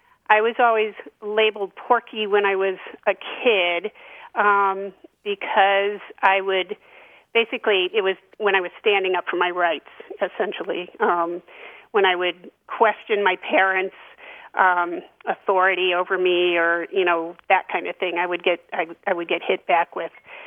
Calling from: Middlesex, Vermont, United States; I'm from Middlesex, Vermont.

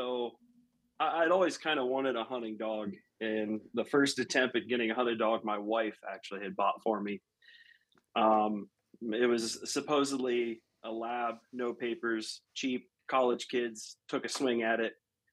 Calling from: Louisville, Ohio, United States; All right, I am Northeast Ohio, a little town called Louisville, and I run a German short hair pointer.

